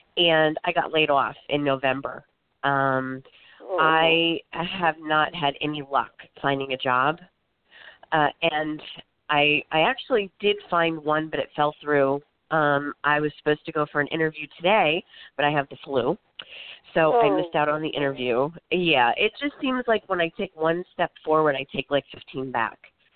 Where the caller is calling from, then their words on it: Florida, United States; I'm actually calling from Florida.